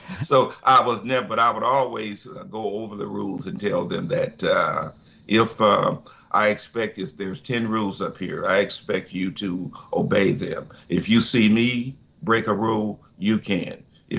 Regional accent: Missouri, United States; and because I'm from Missouri, which is a red state

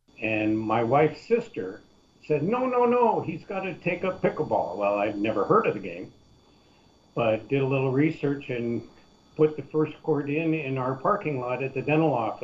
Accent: Colorado, United States; moved away as an adult; now in Saipan; I grew up and lived in Colorado most of my life.

